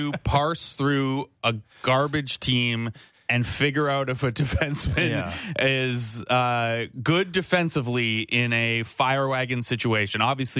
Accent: Canada; I'm Canadian.

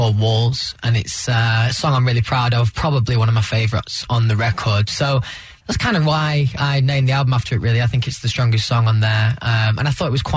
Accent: England, United Kingdom; I mean, where I grew up in England, that band sound is massive anyway

